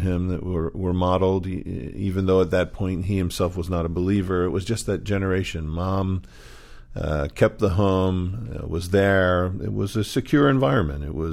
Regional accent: Philadelphia, Pennsylvania, United States; My experience growing up in Philadelphia is filled with fond memories. It was the early 1950s.

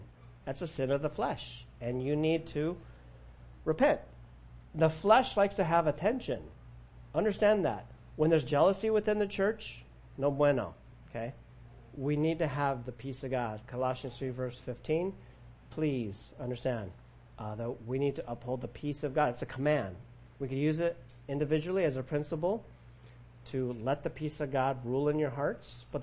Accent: Cypress, California, United States; I grew up in Cypress, California, in Orange County

